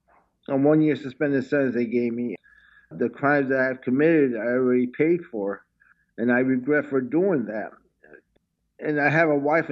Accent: United States; now in Italy; I am an American. I fought for my country. I will fight for my country, which I highly respect.

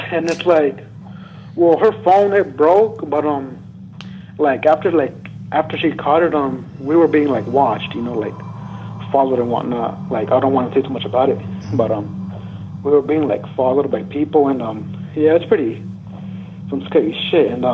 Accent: Georgia, United States; I'm from Georgia.

